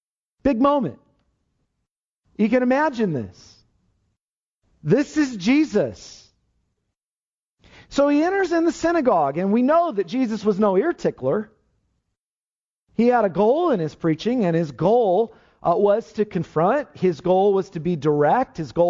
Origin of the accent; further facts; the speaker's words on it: Lemoore, California, United States; in my little town where I grew up in Lemoore, as it's pronounced